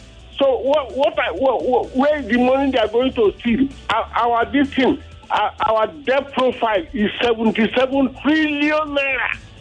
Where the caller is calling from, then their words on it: Maryland, United States; I'm calling from Mende, Maryland.